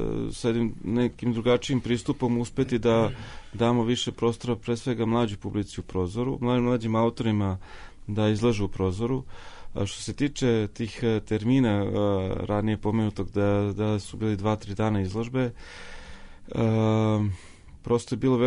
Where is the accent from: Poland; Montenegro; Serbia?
Serbia; Zrenjanin, Vojvodina; Ja sam odrastao u Zrenjaninu